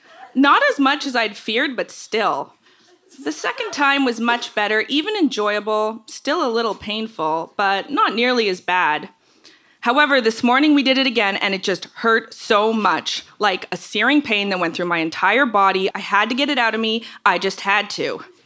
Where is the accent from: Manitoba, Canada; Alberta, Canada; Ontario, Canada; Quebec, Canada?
Ontario, Canada; Toronto; I'm from Canada. I grew up in Toronto. It's a big city